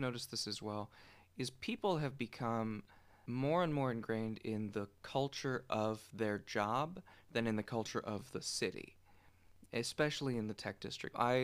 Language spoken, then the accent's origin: English; Gilroy, California, United States; I'm from Gilroy, which is nowhere, but it's near San Jose.